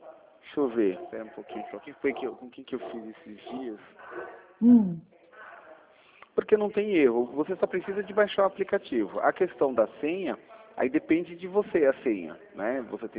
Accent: Sorocaba, São Paulo, Brazil; eu sou daqui de Sorocaba mesmo

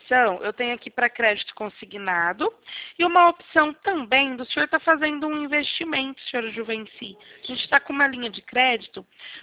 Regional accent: Bebedouro, São Paulo, Brazil; Sim, sou de Bebedouro

